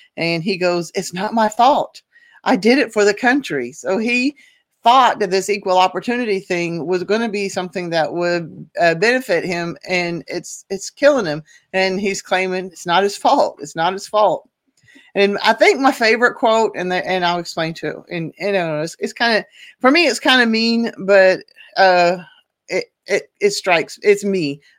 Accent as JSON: {"language": "English", "region": "Oklahoma", "country": "United States", "said": "I'm from Oklahoma. I'm surrounded by rednecks. I'm a redneck."}